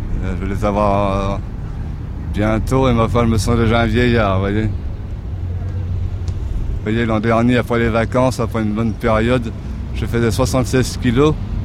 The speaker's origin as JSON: {"language": "French", "region": "Centre-Val de Loire", "country": "France", "said": "Je suis du Berry."}